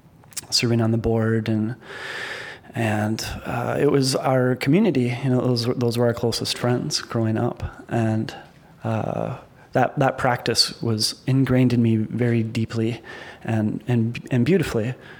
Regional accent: Owatonna, Minnesota, United States; I don't think so. Actually, I think the thing that really resonated more was there's a place called Mineral Springs, and there's a myth there that the water that comes out of those rocks is magical water from the native people that lived there before.

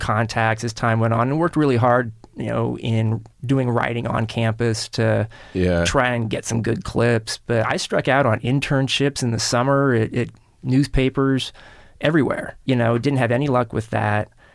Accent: Kansas, United States; You know, growing up in Kansas, KU basketball is a huge thing.

